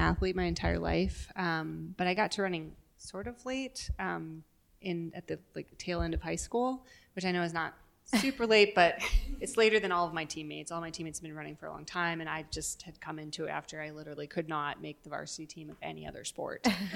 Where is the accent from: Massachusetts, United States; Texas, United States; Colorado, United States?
Colorado, United States; also born or lived in Wisconsin; I'm from Colorado and was able to have some universities pay attention to me a little bit.